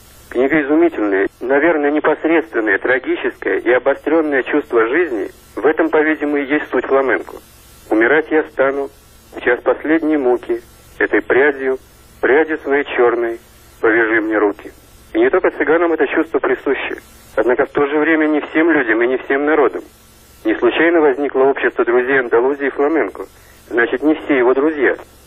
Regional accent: Saint Petersburg, Russia; Я петербуржец, испанист, сотрудник Пушкинского дома. Однако год провел в Испании, работая в Мадридском институте филологии.

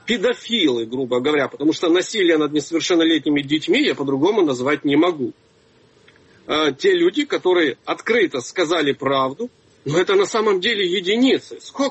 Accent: Ukraine; Я очень рад, что, слава Богу, я украинец.

